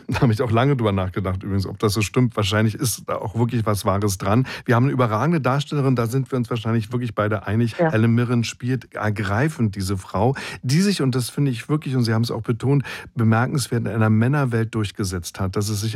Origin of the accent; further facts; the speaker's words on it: East Germany, Germany; ich bin ja im Osten aufgewachsen